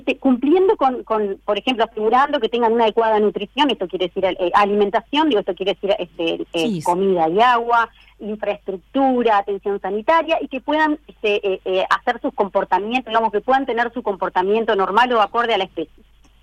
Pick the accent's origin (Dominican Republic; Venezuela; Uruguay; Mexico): Uruguay; Melo, Cerro Largo; now in Tacuarembó, Uruguay; Yo soy de Cerro Largo, de Melo, pero bueno, hace 30 años que vivo en Tacuarembó, desde que entré al Instituto Nacional de Investigación Agropecuaria, así que tengo sede supuestamente en Tacuarembó.